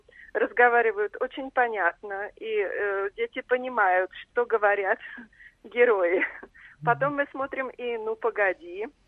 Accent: Russia; интересно то, что я из России и могу разговаривать со своими учениками на настоящем русском языке.

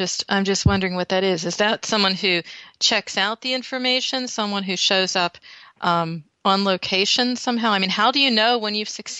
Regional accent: United States; I mean, I'm from the States, but over in Europe, and I was there for the first time.

